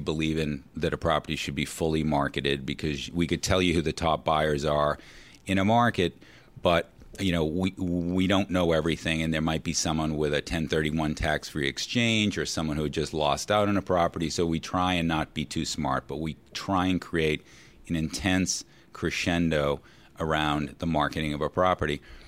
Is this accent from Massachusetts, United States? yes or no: yes; Boston, Massachusetts, United States; moved away as an adult; now in New York, United States; Yeah, we talked about the fact that I'm from Boston